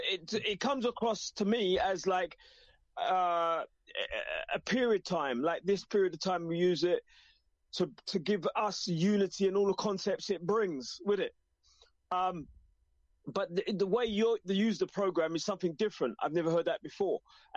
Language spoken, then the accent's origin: English; East London, London, United Kingdom; I'm from East London, east of London. That's what we call it, East London. That's where I was born. That's where I grew up.